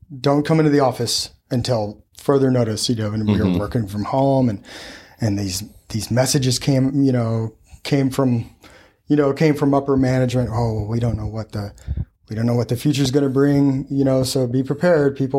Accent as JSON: {"language": "English", "town": "Davis", "region": "Oklahoma", "country": "United States", "tie": "born or raised there", "lives_now": "Wisconsin, United States", "said": "where I'm at now is I live in Wisconsin. I was in Oklahoma, born and raised in Davis, Oklahoma."}